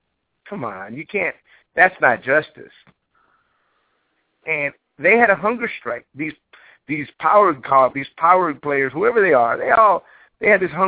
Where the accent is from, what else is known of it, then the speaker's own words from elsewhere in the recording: United States; But my thing is this. I'm an American, okay?